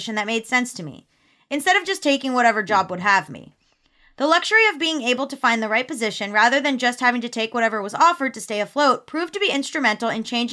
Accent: Canada; I'm a Canadian

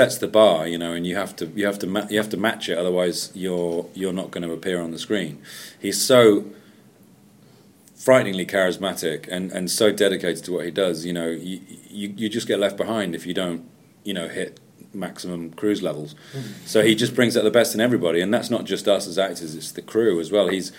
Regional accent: United Kingdom; being British and Benji being British as well, I got to add a little bit of the sort of minutiae of the lines.

